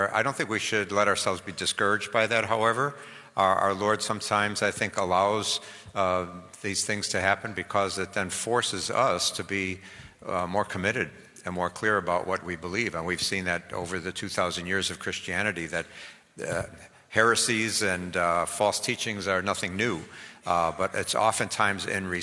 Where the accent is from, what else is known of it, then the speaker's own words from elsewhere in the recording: Chicago, Illinois, United States; Yes, born and raised in Chicago.